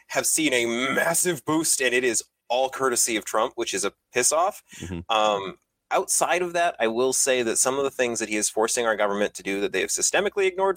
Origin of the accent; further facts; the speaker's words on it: Canada; You're supposed to be apologetic for being Canadian.